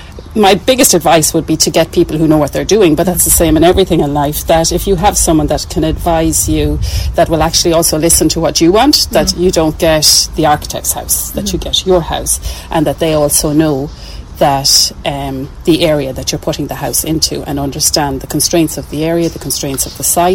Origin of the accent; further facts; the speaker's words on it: Gorey, Leinster, Ireland; Well, I am from Gorey. I grew up on the avenue just around the corner.